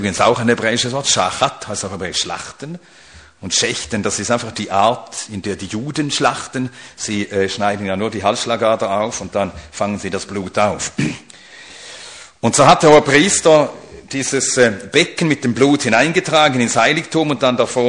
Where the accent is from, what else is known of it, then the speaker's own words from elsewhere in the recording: Sweden; first language Swedish; German is a second language; meine Muttersprache ist Schwedisch und ich rede jeden Tag Schwedisch. Mit Gott, der versteht es. Ja, ja, ich bete immer auf Schwedisch.